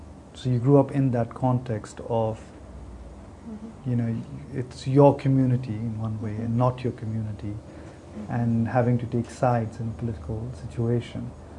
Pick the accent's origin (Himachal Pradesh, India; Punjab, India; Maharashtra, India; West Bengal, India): Punjab, India; Well, I mean, I grew up in Punjab, which is a region in India